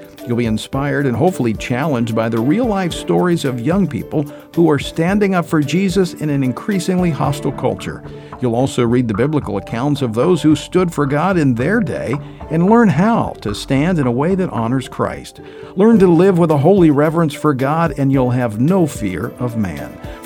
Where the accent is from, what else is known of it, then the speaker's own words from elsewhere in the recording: Louisiana, United States; He happens to be the governor of my home state of Louisiana, Governor Bobby Jindal.